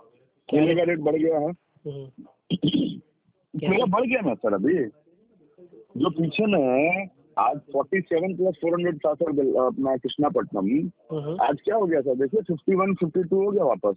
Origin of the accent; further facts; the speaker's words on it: Surat, Gujarat, India; आपको मेरा home town तो गुजरात ही है ना सर, सूरत आपको बताया तो था सर